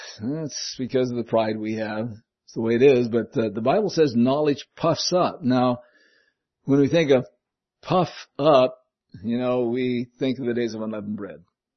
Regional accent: Chinook, Montana, United States; I grew up with in Chinook, Montana, and there was a girl in our class called Helen.

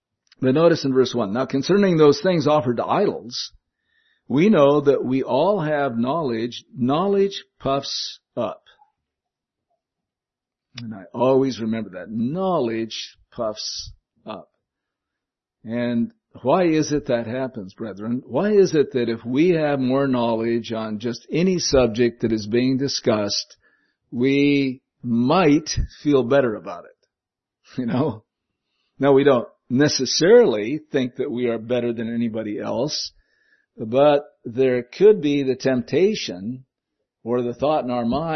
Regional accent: Chinook, Montana, United States; I grew up with in Chinook, Montana, and there was a girl in our class called Helen.

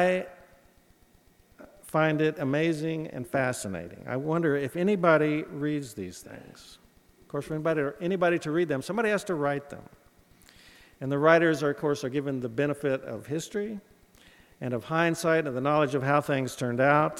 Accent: Missouri, United States; So, once again, I come from Missouri. You know, we were a border state. It's a place that I love dearly.

